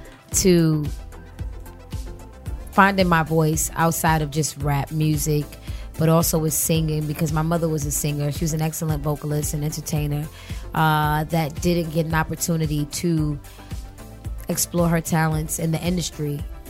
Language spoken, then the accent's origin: English; Harlem, New York, United States; also born or lived in Brooklyn; I was born in Brooklyn. And when I was about, I want to say 4 or 5 years old, my mother was in a shelter. And we eventually got placed in Harlem.